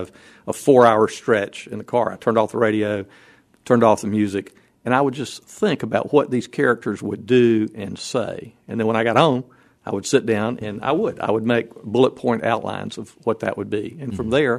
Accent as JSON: {"language": "English", "region": "South Carolina", "country": "United States", "tie": "born or raised there", "said": "the tobacco culture of growing up in South Carolina, small towns, the South Carolina coast, being a journalist covering politics in South Carolina when I was young"}